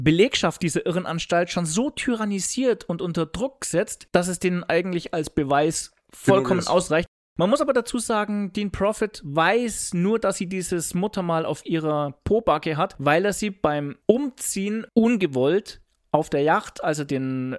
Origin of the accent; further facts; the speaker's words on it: Bavaria, Germany; Wie man bei uns in Bayern sagt, so richtige Lausburm.